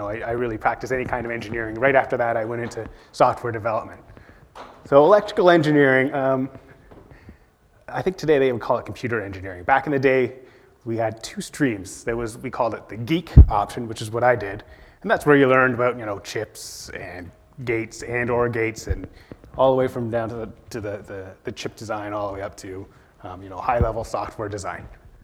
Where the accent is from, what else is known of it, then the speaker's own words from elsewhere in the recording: Toronto, Ontario, Canada; and I'm from Toronto, Canada